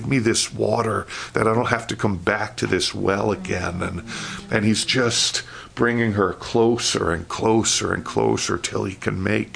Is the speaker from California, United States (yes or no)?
no; New York, United States; I grew up in Queens, New York, so there's not much fishing around the streets of Queens.